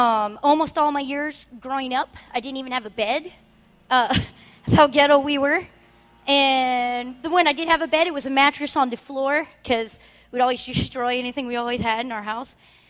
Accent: Anchorage, Alaska, United States; And the last time they kicked me out and I was banned from the Anchorage School District, I started dropping out in the fifth grade, and my mom never made me go to school. And up here, we don't have any truancy laws.

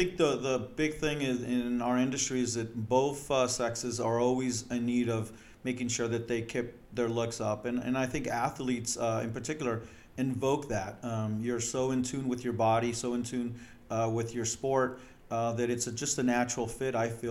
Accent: Los Angeles, California, United States; now in Seal Beach, United States; I am. Born and raised in Los Angeles. I was just telling you a little bit ago, I went to Long Beach State.

